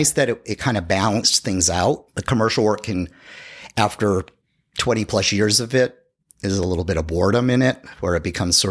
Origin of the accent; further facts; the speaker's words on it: Amesbury, Massachusetts, United States; also born or lived in Rhode Island; now in Florida, United States; I was born and raised in Amesbury, Massachusetts, which is a small town north of Boston. And I lived in New England. I went to college there in Rhode Island.